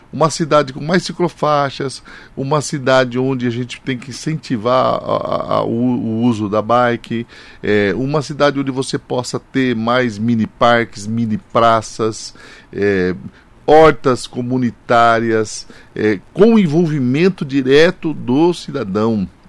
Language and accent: Portuguese; Suzano, São Paulo, Brazil; born there; Olha, eu nasci em Suzano